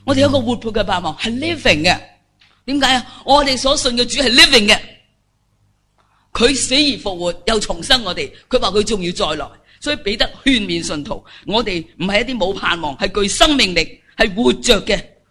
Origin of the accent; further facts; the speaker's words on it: Hong Kong; 特别我哋而家都系我哋香港人几幸福噶啦